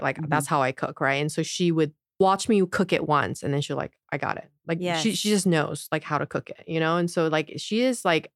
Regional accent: Ontario, Canada; And I was the only Asian person growing up in Ontario.

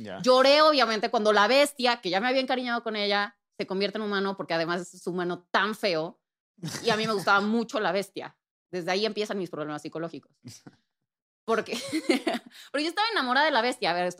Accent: Puebla, Mexico; crecí en Puebla. Soy de Puebla. Puebla. Pipopelandia, para los cuates.

